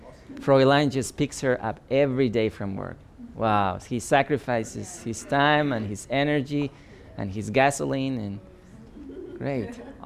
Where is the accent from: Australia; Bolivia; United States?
Bolivia; English is a second language; I came from Bolivia, okay? And when I grew up, it was not common for me to get the trash regularly